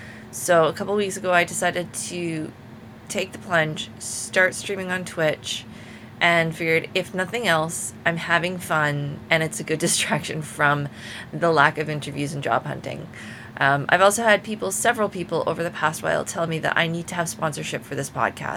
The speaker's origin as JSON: {"language": "English", "country": "Canada", "said": "from Canada when I announce myself over there as well."}